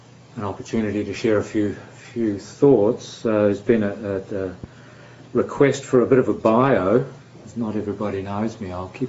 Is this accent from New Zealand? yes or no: yes; New Zealand; growing up in New Zealand in the 50s and 60s and so forth